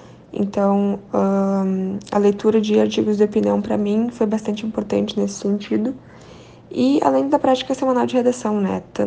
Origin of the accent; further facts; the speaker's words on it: Maravilha, Santa Catarina, Brazil; eu comecei a minha trajetória como estudante aqui em Maravilha, Santa Catarina, onde os meus pais moram e onde eu nasci.